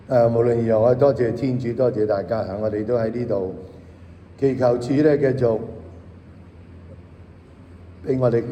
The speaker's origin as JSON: {"language": "Cantonese", "country": "China", "said": "我係一個中國人啦嚇。咁啊，我哋雖然因住唔同嘅理由咧相隔住啊，雖然我唔係住喺祖國裏頭啊，但係我嘅心咧，時時我覺得我係個中國人。"}